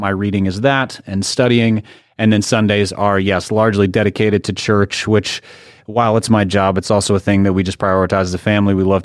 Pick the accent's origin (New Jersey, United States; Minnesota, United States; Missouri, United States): Minnesota, United States; I grew up in Minnesota, so I'm still a Minnesota sports fan